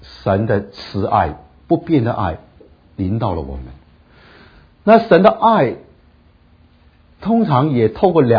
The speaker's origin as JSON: {"language": "Chinese", "country": "China", "said": "那我们中国人在中国都惨了"}